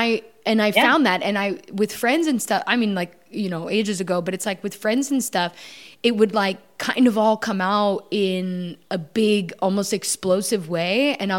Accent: Canada; obviously I'm from Canada

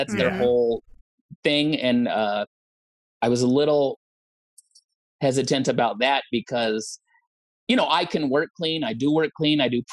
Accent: Olympia, Washington, United States; And I'm from Olympia, Washington.

